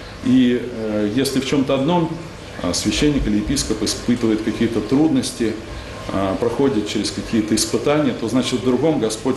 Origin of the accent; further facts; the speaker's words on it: Skopin, Ryazan Oblast, Russia; born there; Я родился в Рязанской области, в небольшом городе Скопин.